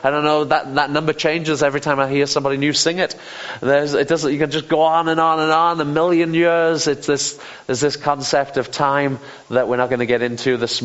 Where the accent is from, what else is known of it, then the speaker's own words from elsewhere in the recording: United Kingdom; I don't do this because I'm British.